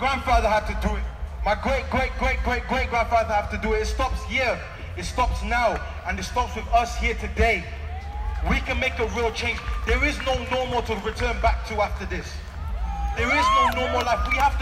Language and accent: English; Newport, Wales, United Kingdom; I'm from Newport and I'm organising the Black Lives Matter march that's happening in Newport.